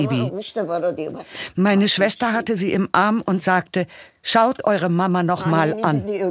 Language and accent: German; Uzunköprü, Edirne, Turkey; German is a second language; moved away; Wir sind in Istanbul gestartet, aber der Zug fuhr an meinem Heimatort Uzunköprü vorbei, Richtung bulgarische Grenze.